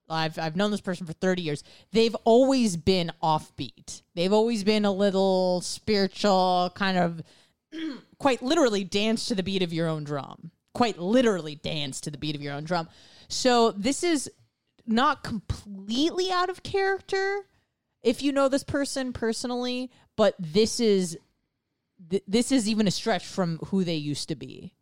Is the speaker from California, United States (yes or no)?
yes; California, United States; I am from California. And I still have some friends and a lot of family over there still.